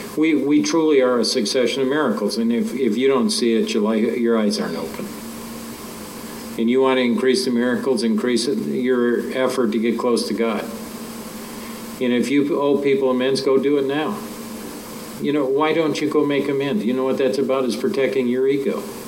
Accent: Wisconsin, United States; You can tell I'm from Wisconsin.

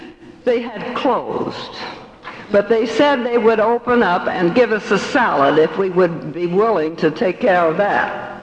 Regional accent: San Francisco, California, United States; I was born in San Francisco. I'm a native Californian.

